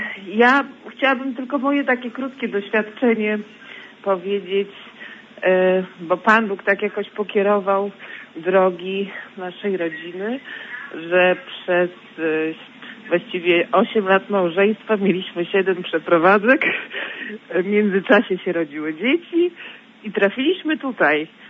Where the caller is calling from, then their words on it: Wrocław, Lower Silesian Voivodeship, Poland; Jestem parafianką tutaj z Wrocławia, naszego nowego sanktuarium.